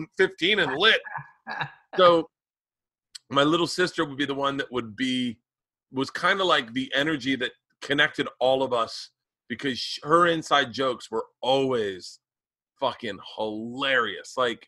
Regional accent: the South, United States; Like in the South, and I grew up in the South, I'm not shitting on the South

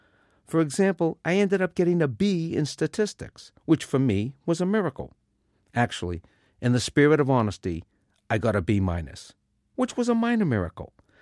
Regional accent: Cambridge, Massachusetts, United States; Though I grew up in Cambridge, on the edge of the country's oldest and most prestigious university, I was admittedly an unlikely choice to give a commencement address at Harvard.

